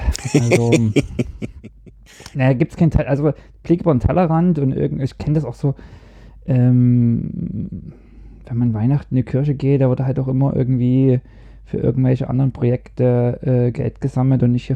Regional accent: East Germany, Germany; Ich komme dann aus dem Osten

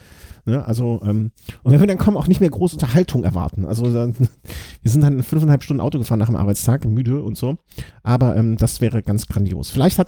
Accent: Poland; Also klar interessiert mich als Pole vielleicht die Polen-Rundfahrt eher, wenn die hier von meiner Haustür rumfährt

